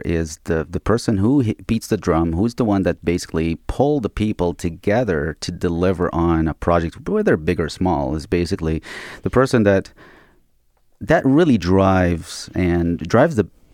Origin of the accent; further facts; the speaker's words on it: Egypt; English is a second language; moved away as an adult; now in Canada; No, I'm originally from Egypt. I moved here around in the year 2006.